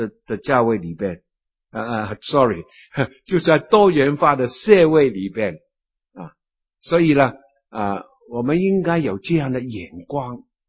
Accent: China; 特别我们中国人呢，我们的习惯呢很严肃的

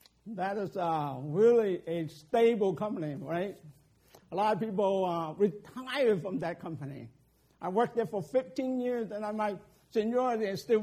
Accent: Hong Kong; I grew up in Hong Kong.

